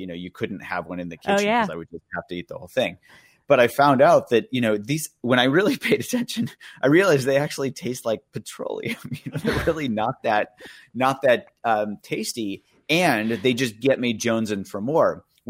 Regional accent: Indiana, United States; So I grew up in Indiana. My uncle and my grandparents were farmers

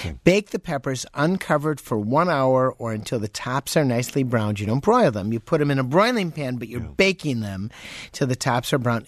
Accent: Chicago, Illinois, United States; when I go back to my hometown of Chicago, we'll go to a place called Francis's Restaurant

